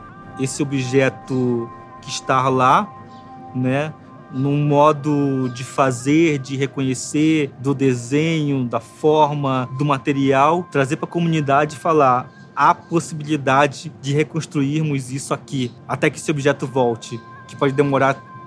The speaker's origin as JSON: {"language": "Portuguese", "region": "Amazonas", "country": "Brazil", "tie": "born there", "said": "uma das maiores coleções do Rio Negro, da região onde eu nasci"}